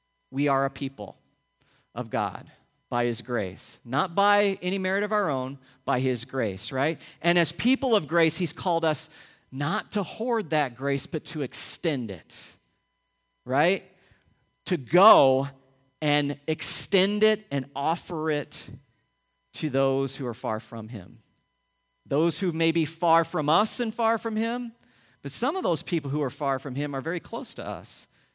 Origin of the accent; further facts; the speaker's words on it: Illinois, United States; I grew up in Illinois, and we would cross that bridge every time we went to St. Louis